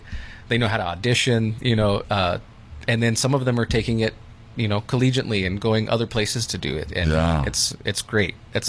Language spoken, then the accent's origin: English; Tularosa, New Mexico, United States; I grew up in Tularosa.